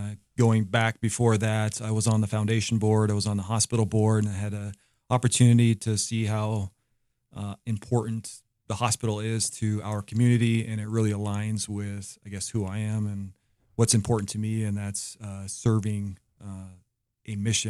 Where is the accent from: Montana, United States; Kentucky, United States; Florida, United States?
Montana, United States; I grew up in Montana.